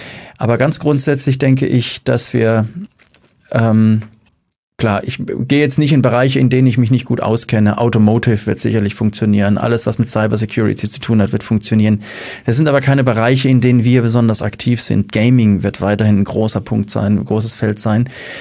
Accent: Mannheim, Baden-Württemberg, Germany; Also es war immer so, man wurde immer angeschaut, als hätte man Lepra, wenn man gesagt hat, man kommt aus Mannheim.

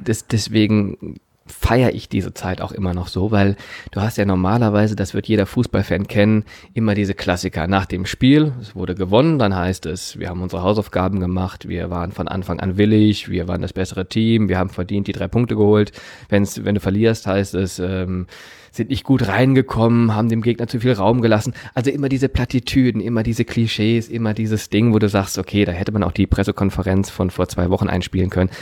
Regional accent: Remscheid, North Rhine-Westphalia, Germany; born there; Ich bin in Remscheid geboren, da gehört das dazu

